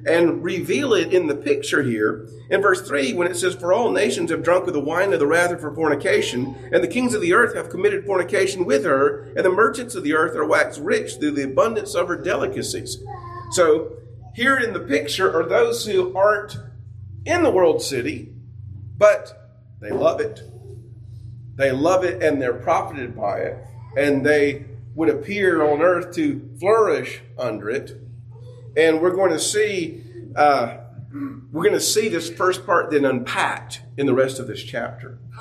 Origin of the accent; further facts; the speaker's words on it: Georgia, United States; but maybe I'm a good old boy. I'm a redneck from North Hall.